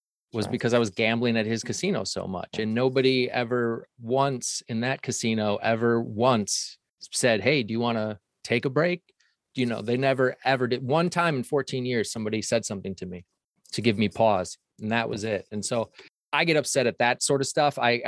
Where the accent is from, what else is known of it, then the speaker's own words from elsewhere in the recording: Michigan, United States; moved away as an adult; I grew up in Michigan and I lived there till I was 31.